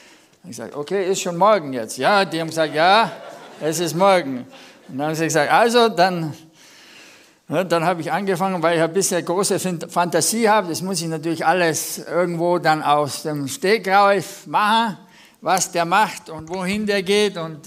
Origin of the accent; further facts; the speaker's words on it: Texas, United States; Ich komme aus Texas.